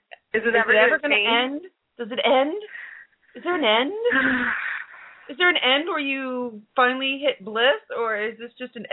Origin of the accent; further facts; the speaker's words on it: New Orleans, Louisiana, United States; I am New Orleans, Louisiana.